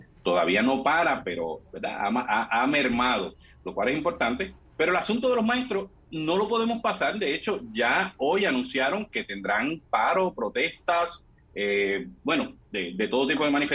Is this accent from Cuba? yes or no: no; Corozal, Puerto Rico; he estado hasta en lo que no existe, dice mi gente acá en mi pueblo de Corozal.